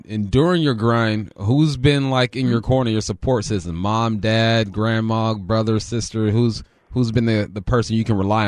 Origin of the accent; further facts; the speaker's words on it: Culver City, California, United States; I'm from Culver City, West L.A., so, you know, I got to try to make a connection there.